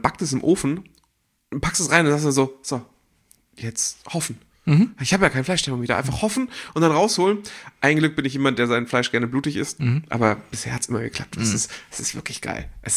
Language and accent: German; Börnsen, Schleswig-Holstein, Germany; Ich komme aus der Gegend, da gab es eine Stadt, die hieß Börnsen.